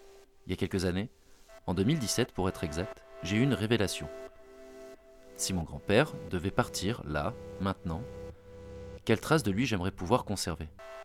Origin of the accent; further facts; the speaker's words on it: Brive, Nouvelle-Aquitaine, France; born there; also born or lived in Liourdres; J'ai 35 ans, je suis né à Brive, en Corrèze. Mais quand j'y pense, ma mère, ma sœur et moi, nous avons passé une bonne partie de notre vie à Liourdres, chez Lucien, mon grand-père.